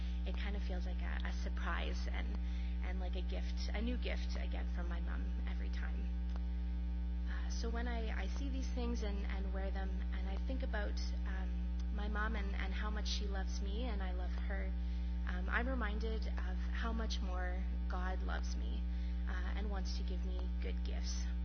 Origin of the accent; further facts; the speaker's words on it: Thunder Bay, Ontario, Canada; now in Winnipeg, Canada; I grew up in Thunder Bay and have been here in Winnipeg for about 6 years. My parents, my sister, and many of my extended family still live in Thunder Bay, which is about an 8-hour drive east of here.